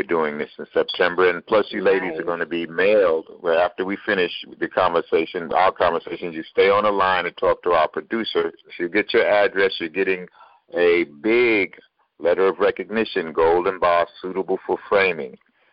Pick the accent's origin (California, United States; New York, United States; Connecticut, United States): New York, United States; I'm from New York, so I do know.